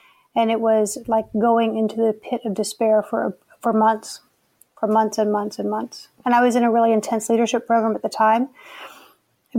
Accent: Richmond, Virginia, United States; there are people in my hometown of Richmond, Virginia who do know me from that life

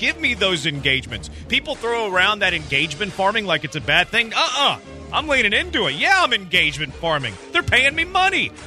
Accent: Humble, Texas, United States; Because I grew up in Humble. He's in Atascocita. That's a turf war.

